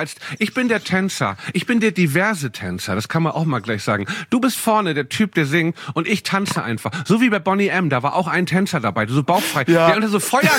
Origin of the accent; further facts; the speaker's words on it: Hamburg, Germany; Ich bin ja momentan in meiner Heimatstadt in Hamburg.